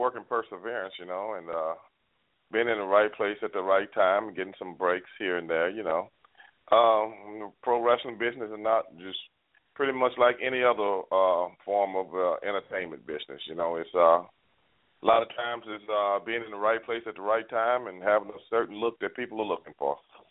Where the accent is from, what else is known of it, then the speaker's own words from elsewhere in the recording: Houston, Texas, United States; Is it hard growing up in Houston? Nah, no harder than anywhere else.